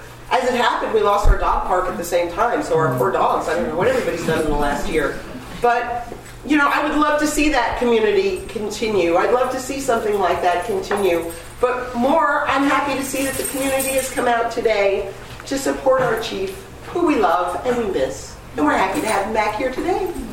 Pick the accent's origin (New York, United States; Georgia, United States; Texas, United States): New York, United States; now in Maryland, United States; I grew up in New York. I am one of those people who, downstate New York, and I'm sort of old school with my dogs